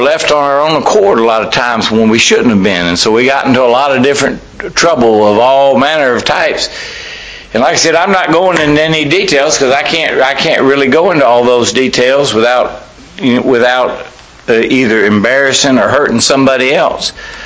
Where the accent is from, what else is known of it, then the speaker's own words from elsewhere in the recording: Texas, United States; also born or lived in San Diego; And you know, I grew up in South Texas. My dad was in the Navy, so I was actually born at Balboa Naval Hospital, and then we moved around a lot, and finally, when I was a year and a half old, we moved to South Texas permanently